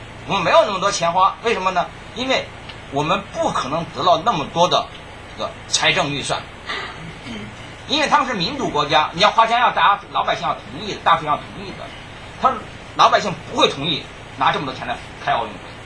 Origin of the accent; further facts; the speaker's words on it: China; 我觉得我们作为中国人呢，真是不值得骄傲。